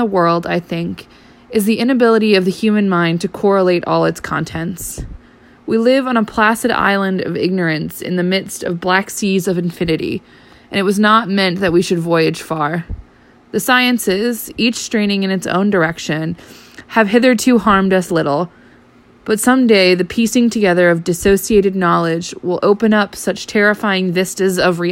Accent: East Coast, United States; I am from the East Coast of the United States. I'm from a really, really like small town. And it has influenced my accent a lot.

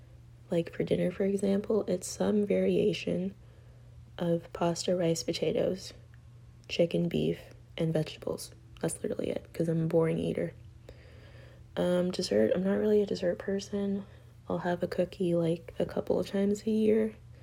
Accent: Canada; I'm from Canada. I don't even know what the Midwest is.

